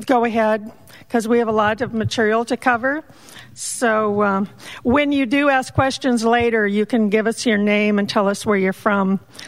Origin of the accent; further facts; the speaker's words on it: Burbank, California, United States; I'm the ACB membership chairperson, and I'm from Burbank, California.